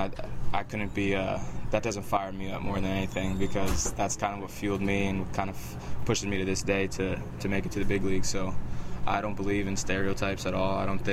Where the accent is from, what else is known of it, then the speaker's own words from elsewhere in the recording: New York, United States; growing up, I'm from Long Island, New York, so growing up I was actually a Yankee fan.